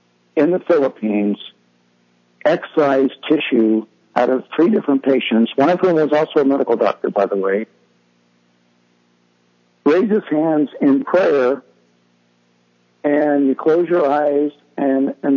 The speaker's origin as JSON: {"language": "English", "town": "Miami", "region": "Florida", "country": "United States", "tie": "born or raised there", "said": "Born and raised in Miami, Florida. Don't hold that against me."}